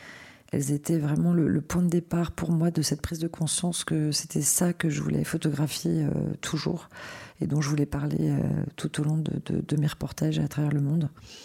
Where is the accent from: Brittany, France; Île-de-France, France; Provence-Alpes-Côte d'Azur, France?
Île-de-France, France; Paris; born there; je suis née à Paris en 1975